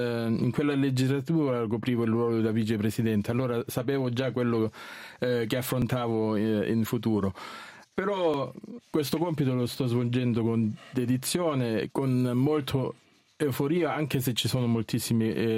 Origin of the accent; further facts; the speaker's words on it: Campi Salentina, Apulia, Italy; also born or lived in San Luis; now in Germany; ho quasi 58 anni, sono nato a San Luis, ma sono originario di Campi Salentina